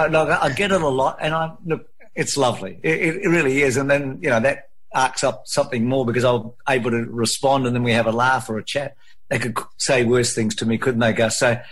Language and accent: English; Adelaide, South Australia, Australia; I grew up in Adelaide listening to Bill Collins call